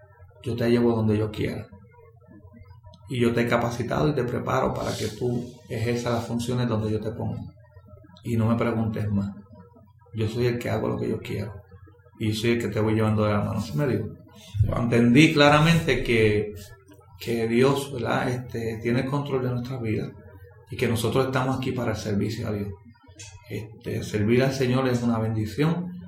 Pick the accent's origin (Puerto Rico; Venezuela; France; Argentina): Puerto Rico; Juana Díaz; yo lo que quería era que la gente en Juana Díaz, en mi pueblo, viera muchos